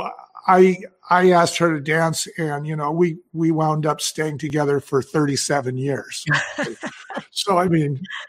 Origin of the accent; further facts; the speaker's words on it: San Francisco, California, United States; Okay, so Bonnie's from Portland, and I'm from San Francisco.